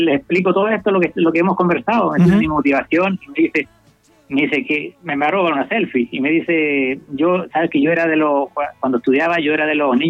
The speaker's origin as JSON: {"language": "Spanish", "town": "Lautaro", "region": "Araucanía", "country": "Chile", "tie": "born or raised there", "said": "En Lautaro."}